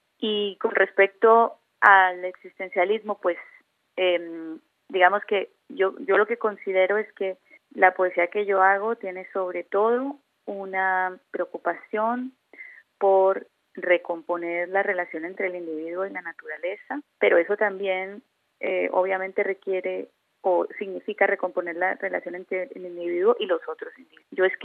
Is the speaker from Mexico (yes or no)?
no; Barrancabermeja, Santander, Colombia; viviendo en Barranca Bermeja, Santander, de donde yo soy, donde en esa época era muy difícil acceder a libros.